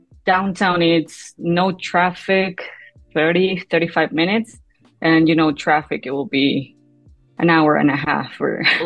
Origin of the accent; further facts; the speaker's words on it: Mexico City, Mexico; I'm from Mexico, Mexico City. Every time people ask me, I say I live in the outside, but it's known to be part of Mexico City. So yeah, Mexico City.